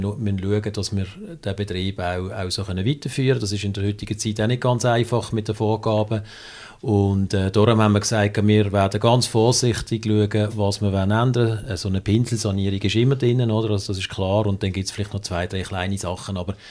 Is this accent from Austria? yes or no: no; Basel, Switzerland; wir sind beide hier in der Region Basel aufgewachsen, eigentlich das Leben lang hier gelebt, mit kurzen Unterbrüchen.